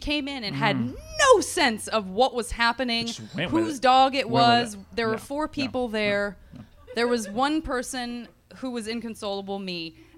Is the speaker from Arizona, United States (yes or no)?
yes; Tucson, Arizona, United States; Wait a minute. I'm from Tucson.